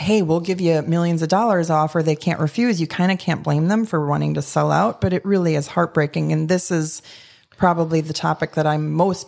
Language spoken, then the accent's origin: English; Iowa, United States; And it's like, congrats, I'm from Iowa. We can't raise chickens in January in Iowa.